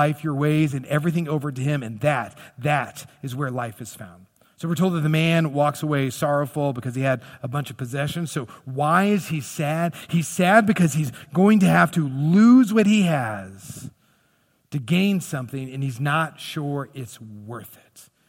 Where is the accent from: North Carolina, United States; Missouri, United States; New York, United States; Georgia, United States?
Missouri, United States; Kansas City; I'm from Kansas City, and I like the Kansas City Chiefs.